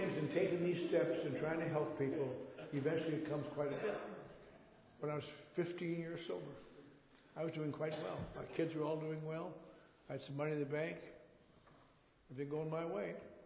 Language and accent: English; Wisconsin, United States; And last week in my hometown in Wisconsin.